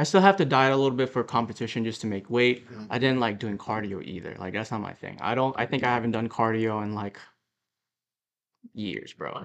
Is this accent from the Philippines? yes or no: yes; Philippines; moved away; since I moved from the Philippines, I've been here all my whole life.